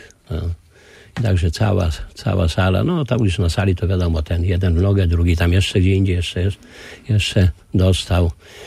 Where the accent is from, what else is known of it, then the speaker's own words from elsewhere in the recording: Kuyavian-Pomeranian Voivodeship, Poland; born there; a ja jestem z urodzenia Kujawiakiem.